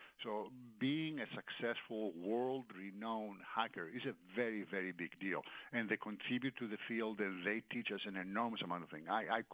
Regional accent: New York, United States; I'm from New York. Our business is New York.

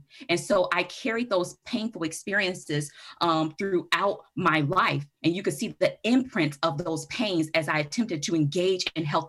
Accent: Kenosha, Wisconsin, United States; So growing up in Kenosha and going through the Unified School District, you know, I went to Carthage

